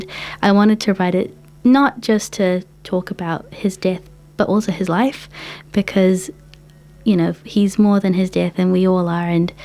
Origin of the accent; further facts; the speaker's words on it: Bangladesh; like I said before, I'm from Bangladesh. I come from a very musical culture.